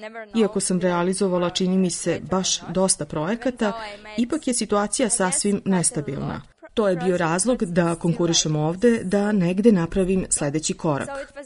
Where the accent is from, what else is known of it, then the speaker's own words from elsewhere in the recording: Zagreb, City of Zagreb, Croatia; now in Netherlands; Ja dolazim iz Zagreba, Hrvatske, ali također živim i u Holandiji od 2011.